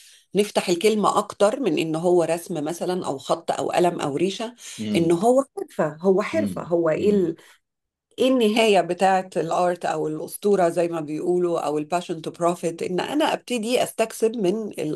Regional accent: Kuwait; انا درست يعني سنين المدرسه كلها، انا كنت في الكويت، انا اتولدت في الكويت واثقلت هذه الموهبه في الكويت.

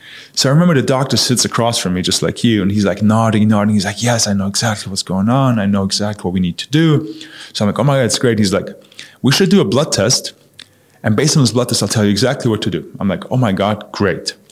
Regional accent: Munich, Bavaria, Germany; So I grew up in Germany, in Munich.

